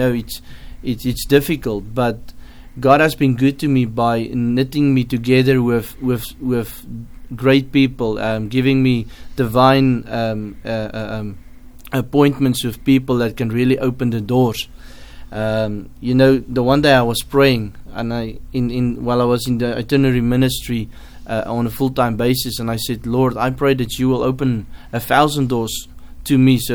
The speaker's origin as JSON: {"language": "English", "town": "Pretoria", "region": "Gauteng", "country": "South Africa", "tie": "born or raised there", "said": "I'm coming from South Africa. I grew up in a city called Pretoria, and I've been there my whole life."}